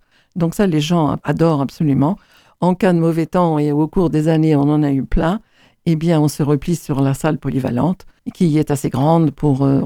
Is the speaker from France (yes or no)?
yes; France; now in Montesquieu, France; Chris est anglais, je suis française. Nous sommes venus à Montesquieu.